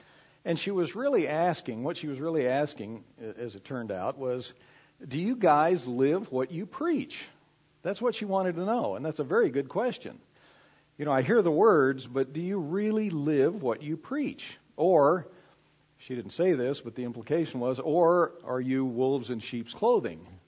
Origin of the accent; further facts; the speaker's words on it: Texas, United States; I grew up in West Texas, and there's a saying in West Texas that about someone who is not the real deal.